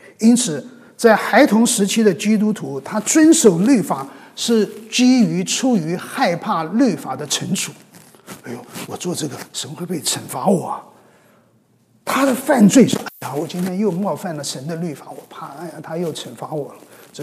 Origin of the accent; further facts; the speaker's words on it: China; 我们中国人很容易我们就归回到别人教导我们的这些做人的大道理